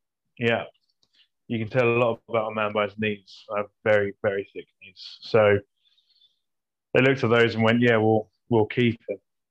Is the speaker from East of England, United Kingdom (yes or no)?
yes; East of England, United Kingdom; I think growing up in Essex, you have to try football.